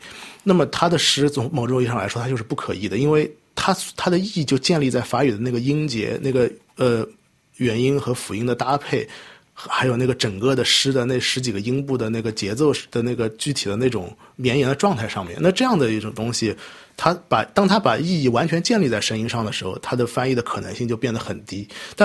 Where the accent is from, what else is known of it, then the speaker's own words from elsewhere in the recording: China; 但这种长句其实很多时候是不符合我们中国人的